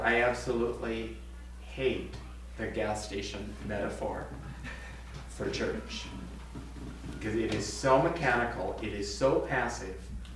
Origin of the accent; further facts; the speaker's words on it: Midwest, United States; I come from the Midwest, where there are always farmers in the congregation. We're into production.